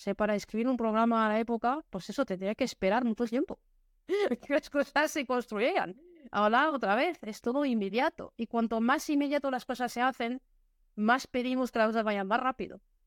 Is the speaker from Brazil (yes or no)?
no; France; Spanish is a second language; En 92 terminé la carrera, ¿no? En Francia, eso. Soy francesa de origen, se oye seguro